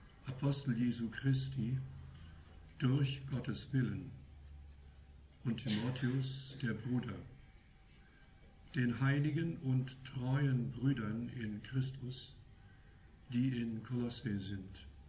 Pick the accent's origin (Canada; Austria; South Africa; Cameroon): Canada; also born or lived in Netherlands; now in Germany; Obwohl ich deutscher Zunge bin, bin ich, wie gesagt, in Kanada aufgewachsen, dort geboren und aufgewachsen, aber in deutschsprachigen Kreisen.